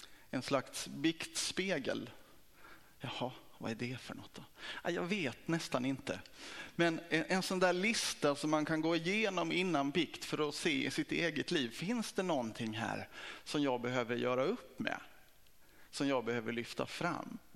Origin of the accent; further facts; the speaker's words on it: Broby, Skåne, Sweden; also born or lived in Kristianstad; och kommer från Kristianstad. Fast jag är uppvuxen i Broby och det var ju på 80-talet.